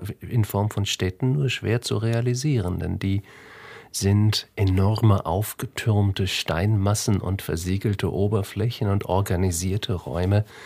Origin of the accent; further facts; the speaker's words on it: Hamburg, Germany; verglichen mit Hamburg, wo ich herkomme, was eine klassische mittelalterliche Wallstadt war